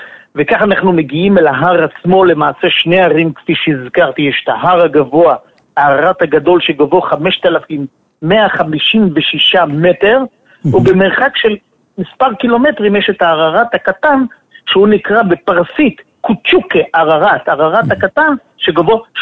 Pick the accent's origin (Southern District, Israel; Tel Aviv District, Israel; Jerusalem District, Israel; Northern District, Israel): Jerusalem District, Israel; Jerusalem; כירושלמי איש ירושלים